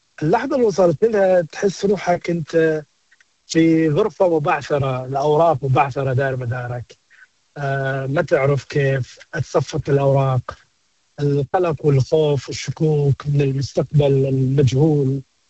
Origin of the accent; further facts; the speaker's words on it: Iraq; احنا كعراقيين وكعرب تحديدا